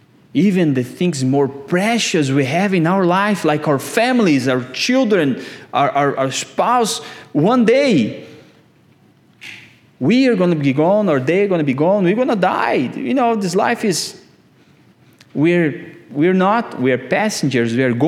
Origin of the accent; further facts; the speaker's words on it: Albania; English is a second language; moved away as an adult; now in Virginia, United States; And this sister Dao here is just a couple weeks before we came from Albania to Virginia.